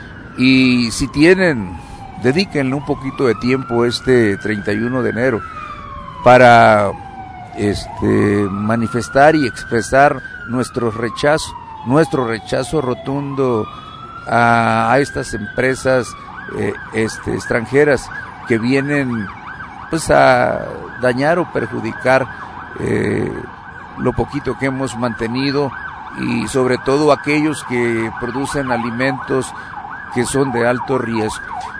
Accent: Sonora, Mexico; Yo soy del estado de Sonora, soy ejidatario de el Miguel Hidalgo del reparto del 76

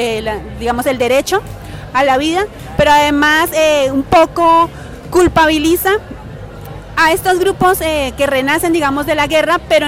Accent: Colombia; nos encontramos con una noticia bastante complicada para nosotros como pueblo colombiano

